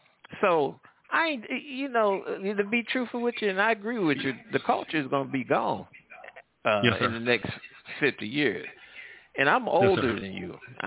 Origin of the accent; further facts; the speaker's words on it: Missouri, United States; I was in Missouri I grew up in Missouri. I know Missouri and St. Louis area very well.